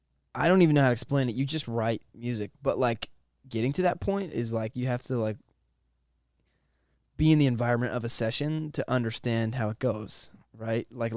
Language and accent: English; Monroe, Washington, United States; In Monroe. I grew up in Monroe, Washington.